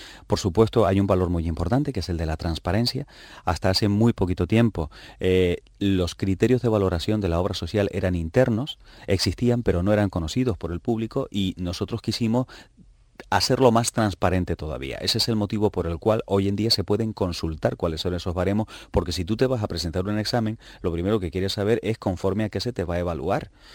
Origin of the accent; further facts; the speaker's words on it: Canary Islands, Spain; ese capital social que nosotros tenemos como pueblo canario, como pueblo tinerfeño, es absolutamente imponderable.